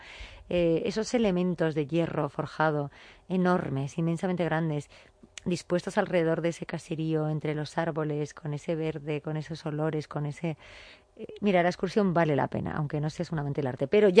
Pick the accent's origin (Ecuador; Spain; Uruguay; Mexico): Spain; Hernani, Basque Country; Pues nos vamos a Hernania. Yo siempre tiro para mi tierra.